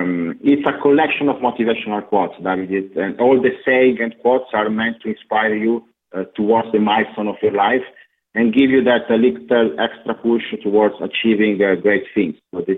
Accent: Turin, Piedmont, Italy; English is a second language; As you know, I was born and raised in Turin.

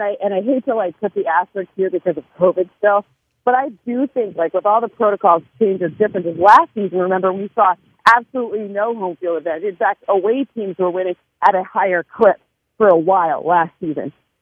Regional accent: Michigan, United States; I'm from Michigan. I'm a Detroit Tigers fan

